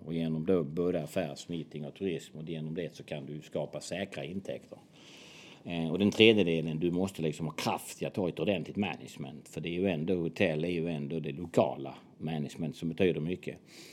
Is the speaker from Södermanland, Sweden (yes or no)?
no; Kristianstad, Skåne, Sweden; Då ser jag ju en gammal handbollsspelare från Kristianstad som är uppväxt i ganska allmänna förhålla